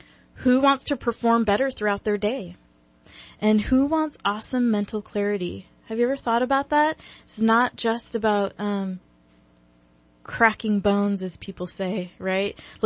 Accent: San Jose, California, United States; I'm from the Bay Area, you know, San Jose chick over here.

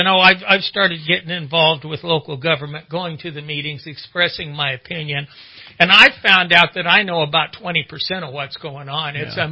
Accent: Redding, California, United States; I'm a plowboy from Redding.

